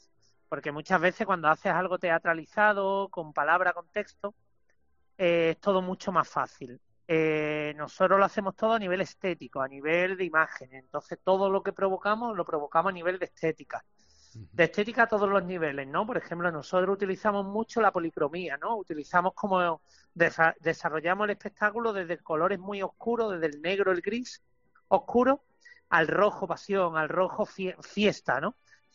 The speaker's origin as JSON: {"language": "Spanish", "town": "Málaga", "region": "Andalusia", "country": "Spain", "lives_now": "Granada, Spain", "said": "Yo soy malagueño, yo soy de Miraflores de Los Ángeles, malagueño, pero llevo muchos años viviendo en Granada."}